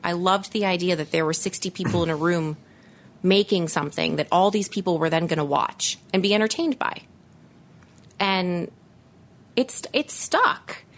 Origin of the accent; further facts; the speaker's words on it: Los Angeles, California, United States; And I mean, I grew up in Los Angeles, and so not only did I watch TV.